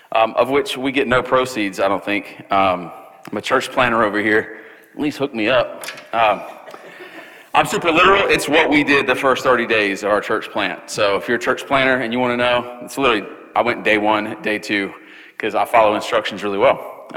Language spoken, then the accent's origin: English; Charleston, South Carolina, United States; the church that God had called us to plant back in Charleston, which is my hometown